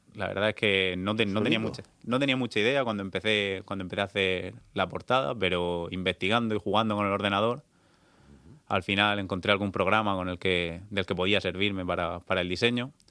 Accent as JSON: {"language": "Spanish", "town": "Santomera", "region": "Region of Murcia", "country": "Spain", "said": "En Santomera es porque yo soy de allí, yo soy de Santomera."}